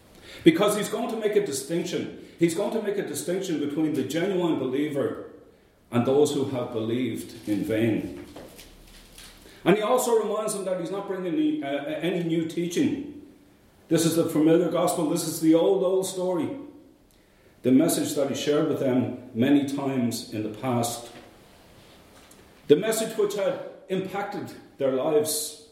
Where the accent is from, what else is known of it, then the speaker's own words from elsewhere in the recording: Ireland; growing up in Ireland in the 60s and the 70s meant growing up as a Catholic.